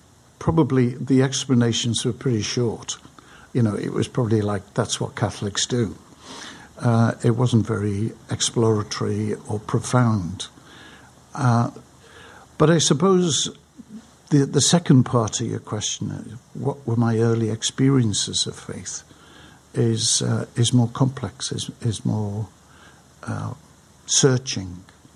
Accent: Liverpool, North West England, United Kingdom; Well, I was born into a family which grew to have mother and father and three boys.

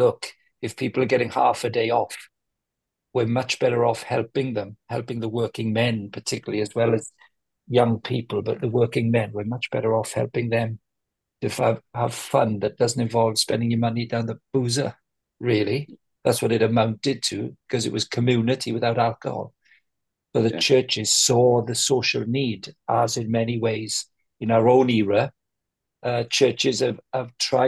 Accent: Llanelli, Wales, United Kingdom; because I grew up in Llanelli in South Wales.

